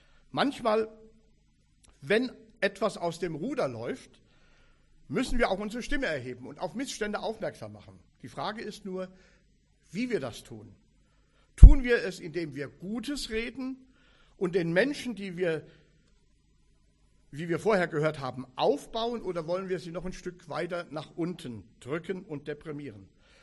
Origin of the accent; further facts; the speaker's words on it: North Rhine-Westphalia, Germany; Nun komme ich aus dem Kreis Wittgenstein, heute Kreis Siegen-Wittgenstein.